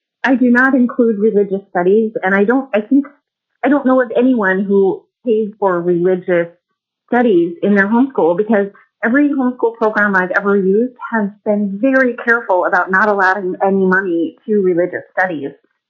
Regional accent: Palmer, Alaska, United States; I'm from Palmer, Alaska. I homeschool my 2 kids.

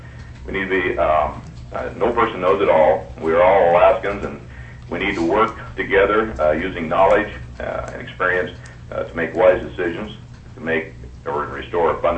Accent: Hot Springs, Arkansas, United States; born there; also born or lived in Oregon, United States; My history is I was born in Hot Springs, Arkansas 62 years ago. I graduated in 1964 in Oregon and from high school.

